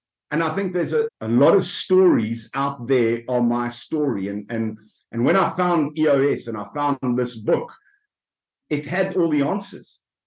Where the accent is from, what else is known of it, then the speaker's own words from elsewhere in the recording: Johannesburg, Gauteng, South Africa; So I'm born in South Africa, born and bred in Johannesburg, grew up there, went to university in Grahamstown.